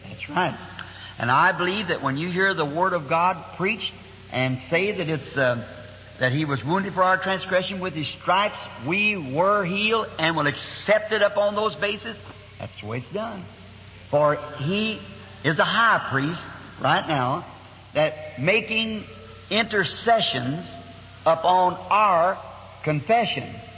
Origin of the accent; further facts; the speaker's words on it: Ireland; And I have Episcopalian, Presbyterian, formerly background Catholic to my family. I'm Irishman.